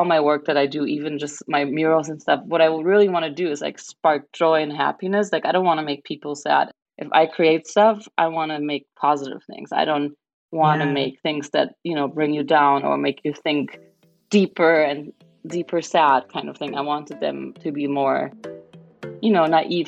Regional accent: Germany; moved away as an adult; now in New York, United States; I mean, I'm from Germany originally and moved to New York for work.

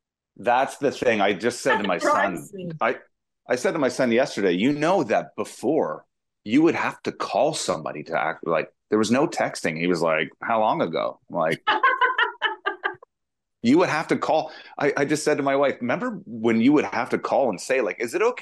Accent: Oshawa, Ontario, Canada; A date in Peterborough, where we lived for a little while. I'm playing in a record shop in my hometown of Oshawa, Ontario

